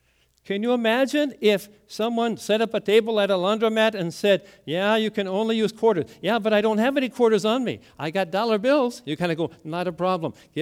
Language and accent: English; Wisconsin, United States; I grew up in Wisconsin, you know that. Dairyland State.